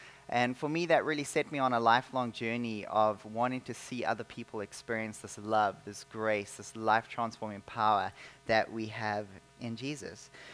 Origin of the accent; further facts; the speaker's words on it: South Africa; moved away as an adult; now in Canada; They think I'm from Australia. Sorry for them. I'm actually from South Africa, and I came here about 6 years ago to study at Regent College.